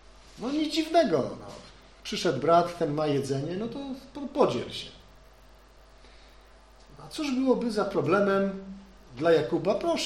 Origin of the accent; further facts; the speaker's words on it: Gdańsk, Pomeranian Voivodeship, Poland; now in Wrocław, Poland; tam, gdzie ja jestem, z Gdańska, tam w ogóle nie miało to znaczenia. Czy teraz we Wrocławiu?